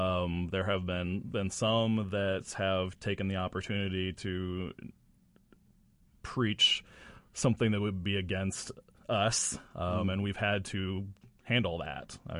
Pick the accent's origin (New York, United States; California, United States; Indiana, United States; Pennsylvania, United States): Indiana, United States; Logansport; I'm from Logansport, and I went to Lewis Cass High School, a small high school, and I went back for my 25th reunion this past year